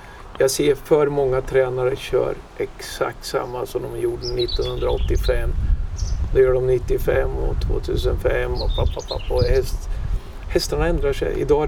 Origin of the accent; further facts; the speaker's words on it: Norrköping, Östergötland, Sweden; also born or lived in Lilla Ljunga; Jag är född i Norrköping och... Jag växte upp där och jag började faktiskt första klass i Norrköping och andra terminen så flyttade vi ut till en liten by som utanför Mantorp som hette Lilla Ljunga